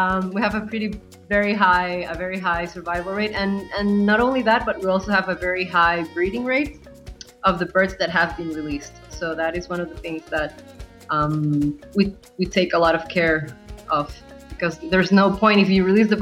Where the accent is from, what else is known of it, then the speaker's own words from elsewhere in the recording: Costa Rica; I'm from Costa Rica.